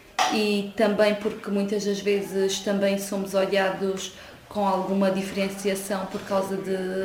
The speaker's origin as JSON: {"language": "Portuguese", "town": "Campo Maior", "region": "Alentejo", "country": "Portugal", "said": "tenho 31 anos, sou de Campo Maior."}